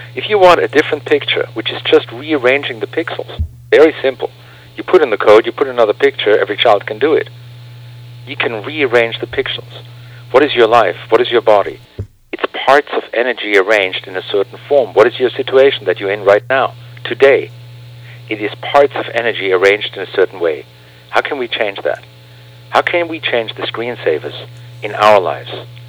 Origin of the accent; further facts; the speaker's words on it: Vienna, Austria; Well, I was born and raised in Austria, in Vienna